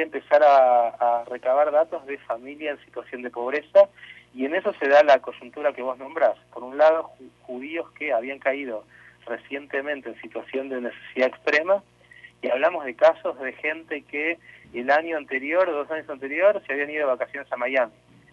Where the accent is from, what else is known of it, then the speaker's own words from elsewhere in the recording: Argentina; obviamente soy argentino